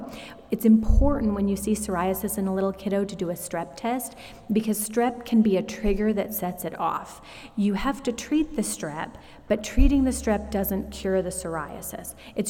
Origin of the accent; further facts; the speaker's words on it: Arizona, United States; I grew up in Arizona.